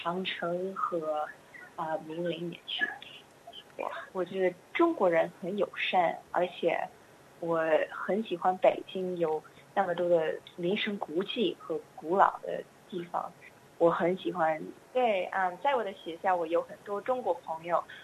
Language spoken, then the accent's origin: Chinese; Australia; Chinese is a second language; 我爸爸是英国人，但是我妈妈和我都是澳大利亚人。